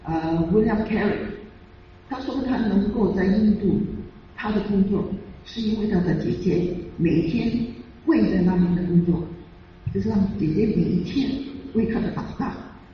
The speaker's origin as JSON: {"language": "Chinese", "region": "Guangdong", "country": "China", "said": "我们广东人说，我们的胸前放一个勇字"}